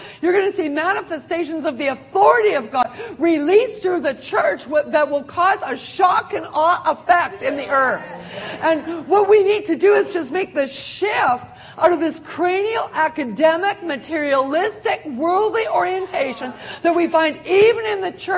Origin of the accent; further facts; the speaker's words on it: Canada; I am Canadian. I was born in Canada. I have a Canadian birth certificate, a Canadian passport. I am Canadian. And I grew up in Canada, and I took on a Canadian personality.